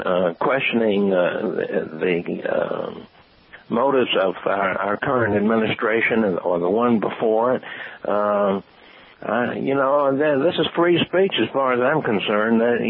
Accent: Fort Monroe, Virginia, United States; I ended up as a clerk typist in civil service for the Army in Fort Monroe, Virginia, my hometown area.

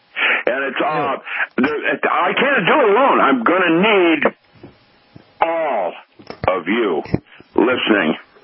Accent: Seattle, Washington, United States; And I'm going to speak Tagalog to those people in Seattle because I grew up in Seattle.

